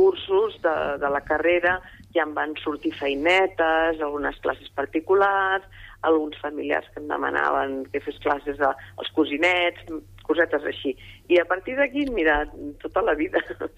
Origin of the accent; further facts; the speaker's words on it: Barcelona, Catalonia, Spain; jo soc de Barcelona